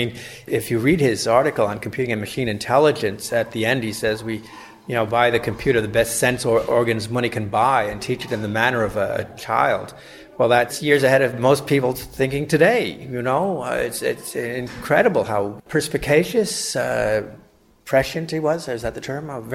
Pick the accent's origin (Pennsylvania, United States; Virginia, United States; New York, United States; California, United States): New York, United States; I'm from New York, and I'm the sponsor of the contest.